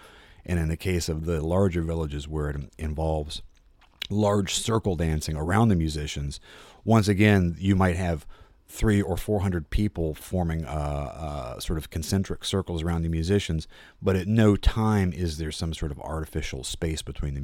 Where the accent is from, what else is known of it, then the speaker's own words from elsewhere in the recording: United States; I'm 46 years old and I'm an American.